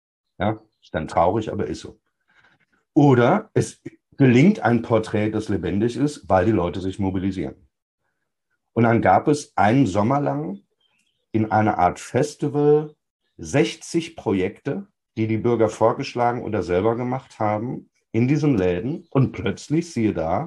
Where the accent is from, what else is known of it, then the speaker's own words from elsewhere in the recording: North Rhine-Westphalia, Germany; Meine Heimatstadt im Sauerland war früher eine belebte Fußgängerzone, heute gibt es da gar nichts mehr.